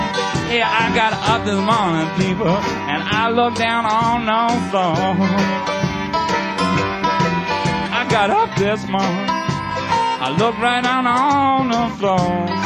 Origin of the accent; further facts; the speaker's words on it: New York City, New York, United States; I think it's perhaps time to speak to you in favor of my hometown, which is New York City. I come from New York City.